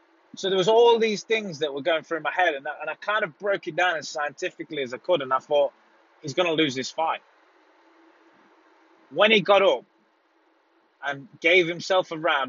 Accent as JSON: {"language": "English", "country": "United Kingdom", "said": "So we should look at that as, you know, and be proud of that as British people."}